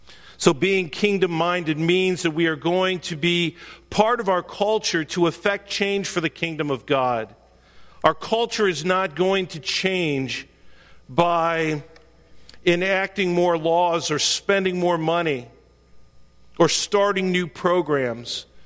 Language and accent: English; Cleveland, Ohio, United States; I remember growing up in Cleveland, it was when Jesus Christ Superstar came out.